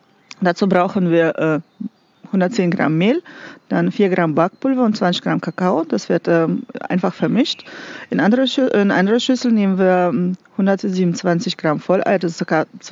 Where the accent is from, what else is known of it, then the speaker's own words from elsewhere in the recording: Russia; Ich komme aus Russland und Rezepte auch.